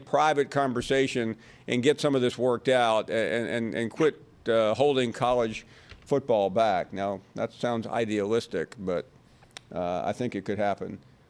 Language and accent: English; Memphis, Tennessee, United States; No, I grew up on … in Memphis.